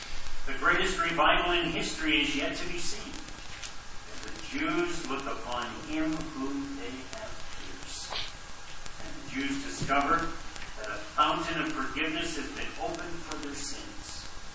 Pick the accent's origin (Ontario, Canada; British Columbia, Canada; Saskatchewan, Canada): Ontario, Canada; Cambridge; I was raised in Cambridge, Ontario, went to Emmanuel Bible College in Kitchener, and have pastored here at Main Street for almost 13 years.